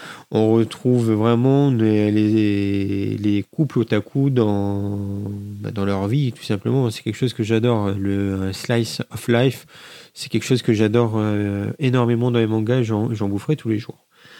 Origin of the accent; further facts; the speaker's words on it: France; C'est un peu comme de chez nous en France, où on n'ose pas vraiment dire que nous sommes geeks.